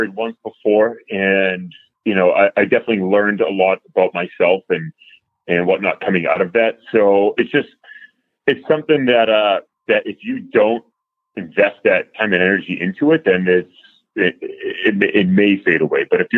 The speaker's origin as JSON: {"language": "English", "region": "New England", "country": "United States", "said": "Oh, I'm from New England."}